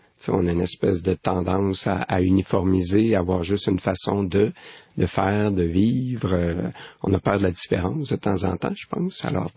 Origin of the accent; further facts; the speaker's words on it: Laval, Quebec, Canada; moi, je viens pas juste du Québec, je viens de Laval, je viens de Duvernay.